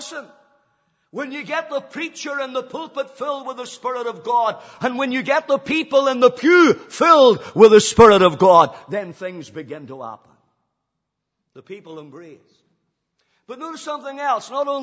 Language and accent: English; Banbridge, Northern Ireland, United Kingdom; When I was growing up in Banbridge Baptist Church, there was a phrase that went about that perhaps sums it up.